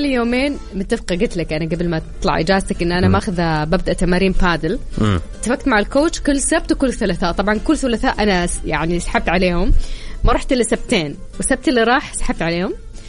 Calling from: Eastern Province, Saudi Arabia; مستعد لكم من الشرقية مثل العادة استمتع فيكم وانا في التمرين ودرجة الحرارة عندنا في الشرقية 29

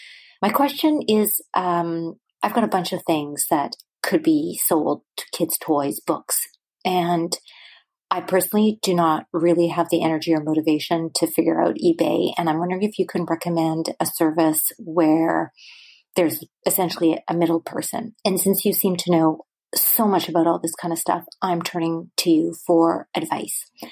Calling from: Vancouver, British Columbia, Canada; I'm calling from Vancouver, Canada.

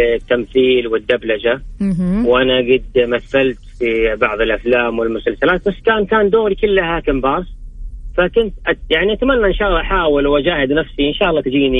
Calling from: Jeddah, Makkah Province, Saudi Arabia; والله من مدينه جده

